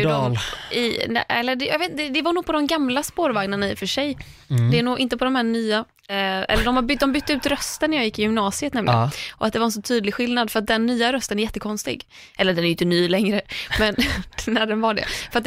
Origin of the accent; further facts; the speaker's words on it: Gökskulla, Västra Götaland County, Sweden; jag kommer ju från Gökskulla som ligger bredvid.